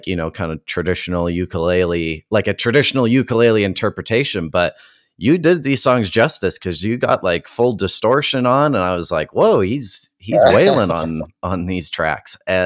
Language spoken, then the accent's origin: English; Calgary, Alberta, Canada; when they played here in my hometown of Calgary